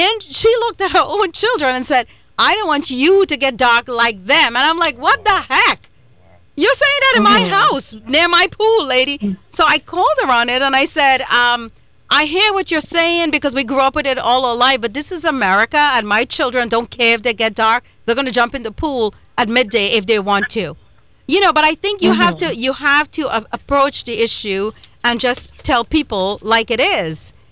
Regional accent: Trinidad & Tobago; I, as an Indian woman who grew up in Trinidad and Tobago

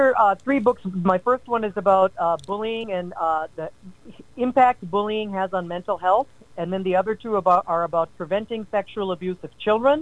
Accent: Melbourne, Florida, United States; also born or lived in Calgary, Canada; I was born in Calgary. I lived the first 9 months of my very, very young life in Canada, and then they became American citizens and settled in Melbourne, Florida for a couple years while I was a toddler, 1, 2, and 3 years old.

